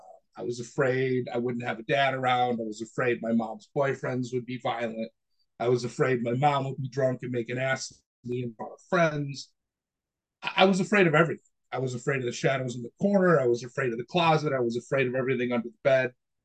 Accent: Amherst, New York, United States; I lived in Amherst, New York. We grew up in Looney Acres. I remember having a pretty cool childhood.

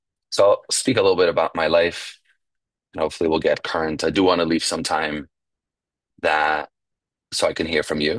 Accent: New York, United States; But I grew up in New York, an hour north of Manhattan in 18th century Europe.

